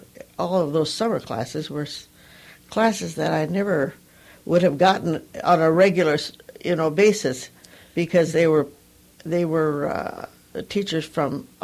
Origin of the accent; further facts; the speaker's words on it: Fergus Falls, Minnesota, United States; That's where I was born and raised in Fergus.